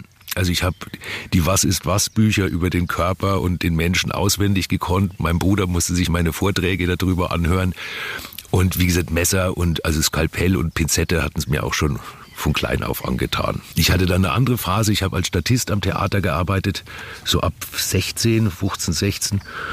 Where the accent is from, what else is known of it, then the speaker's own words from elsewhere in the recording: Bavaria, Germany; Also als Franke hat man vielleicht eine gewisse Abneigung gegen großes Kino, schnelle Autos, hübsche Klamotten und so ein Zeug.